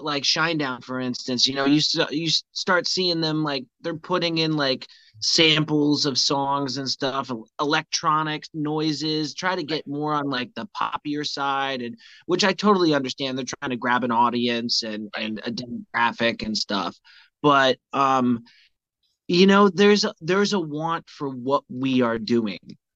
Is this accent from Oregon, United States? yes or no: no; Vermont, United States; now in Charleston, United States; Yeah. I mean, I'm from Vermont, so it's like...